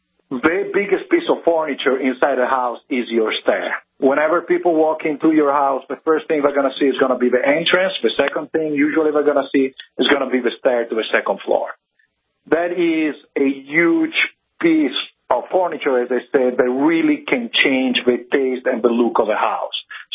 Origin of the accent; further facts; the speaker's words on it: Italy; accent: Italian; 42 years ago, over in Italy, and that's where my crazy accent came from, is my dad started as a blacksmith in a local city in the northern side of Italy.